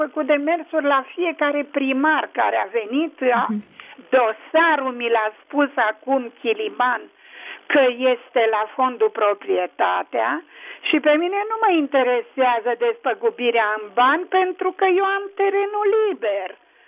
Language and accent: Romanian; Bucharest, Romania; și sunt din București.